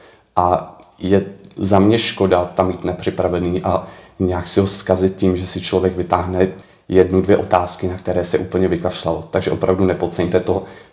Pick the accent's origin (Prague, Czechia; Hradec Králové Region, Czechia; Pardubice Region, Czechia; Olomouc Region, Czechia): Prague, Czechia; Pocházím z Prahy.